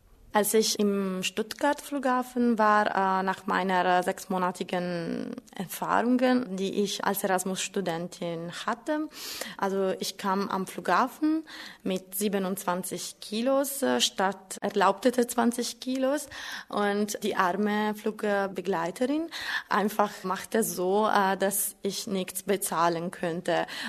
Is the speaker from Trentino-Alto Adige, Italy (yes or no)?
no; Molfetta, Apulia, Italy; German is a second language; now in Germany; Ich komme aus Molfetta in der Nähe von Bari, also das liegt in Süditalien. Ich bin am 23. Dezember 1986 geboren.